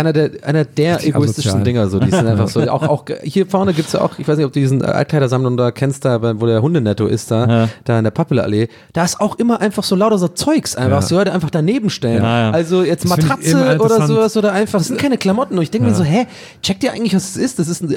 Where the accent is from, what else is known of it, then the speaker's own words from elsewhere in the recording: Tübingen, Baden-Württemberg, Germany; now in Berlin, Germany; bei uns in Tübingen gab es diese Komposthaufen. Gab es dann oft auch es gibt so eine Hochhaussiedlung, die bei mir in der Nähe war, wo ich aufgewachsen bin